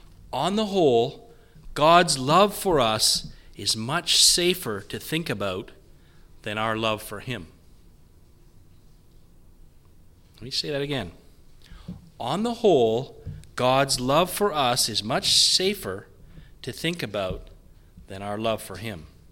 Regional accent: Canada; I'm Canadian.

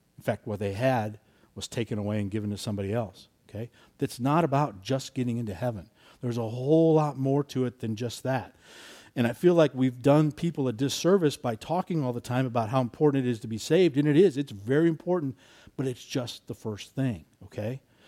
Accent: Iowa, United States; We're from Iowa originally. And so we knew nobody out there.

